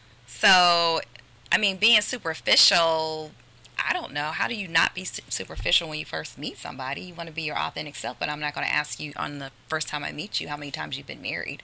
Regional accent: Dayton, Ohio, United States; I am originally born and raised in Dayton, Ohio.

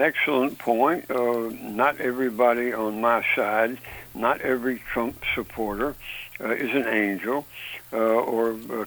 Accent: Greensboro, North Carolina, United States; go ahead and laugh at my hometown newspaper, the Greensboro Daily News, North Carolina. As a 10-year-old boy, when I would pick that paper up outside our front door

